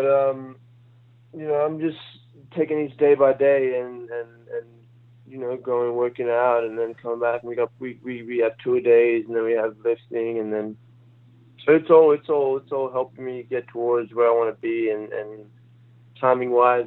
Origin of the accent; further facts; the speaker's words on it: Australia; now in United States; since I came from Australia to Vegas, and then Vegas to New Hampshire, and then obviously New Hampshire to UCLA.